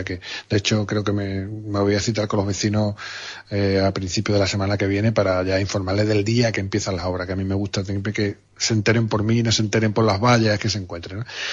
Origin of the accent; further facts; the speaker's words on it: Huelva, Andalusia, Spain; Yo que soy, me crié en Isla Chica